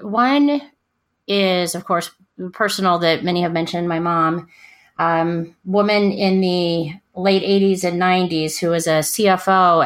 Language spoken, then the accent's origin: English; Kansas City, Missouri, United States; I'm from Kansas City, Missouri.